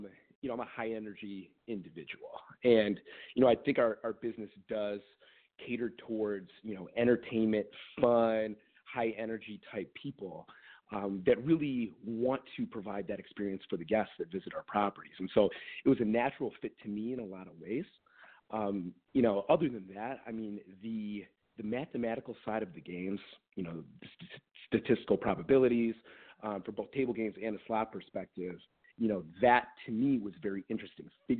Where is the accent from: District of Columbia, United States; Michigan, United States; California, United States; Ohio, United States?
Michigan, United States; Birmingham; So I grew up in Metro Detroit in a town called Birmingham, Michigan, and it's maybe about 15 minutes outside the city of Detroit.